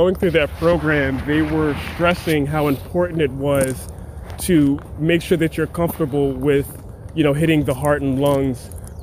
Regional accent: Philadelphia, Pennsylvania, United States; In Philly. Grew up in Mount Airy.

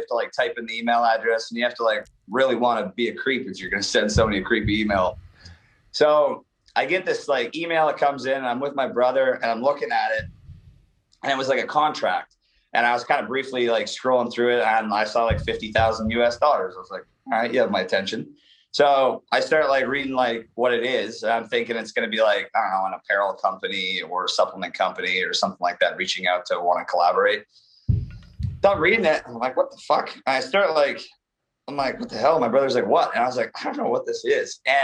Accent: Canada; now in United States; Yeah, so I'm from Canada. I have properties in the United States, and I live in the United States, but I also live in Playa del Carmen, Mexico.

